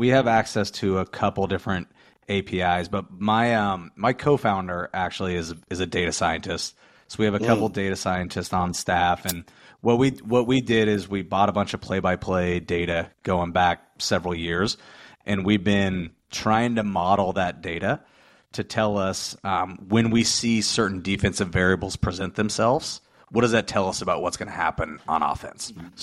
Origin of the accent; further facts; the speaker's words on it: Kansas City, United States; which by the way, I'm from Kansas City, so I'm a Chiefs fan